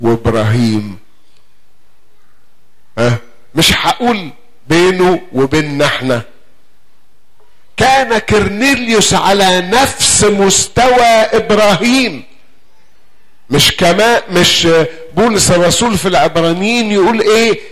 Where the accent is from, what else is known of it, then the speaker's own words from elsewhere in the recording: Shubra, Cairo Governorate, Egypt; الكلام ده عندنا في شبرا مش عندكم